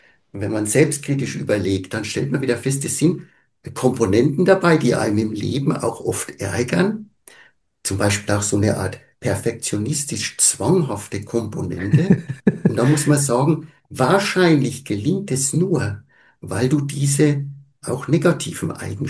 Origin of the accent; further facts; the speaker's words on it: Coburg, Bavaria, Germany; accent: rural dialect; kann ich ja meinem ländlichen Dialekt nie ganz ablegen, ne? Die Patienten fragen dann mal, gell, du bist auch ein Coburger, ne?